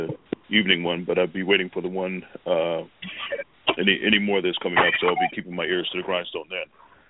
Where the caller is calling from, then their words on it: Plainfield, New Jersey, United States; I'm calling from Plainfield, New Jersey, and I'm going to blow your minds because